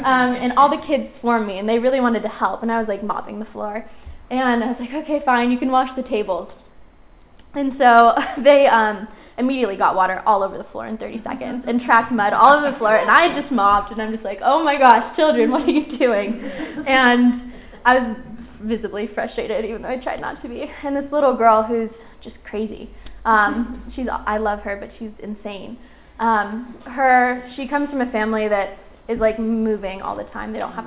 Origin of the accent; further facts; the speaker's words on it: Los Gatos, California, United States; So I grew up in Los Gatos, California, where Rachel was also.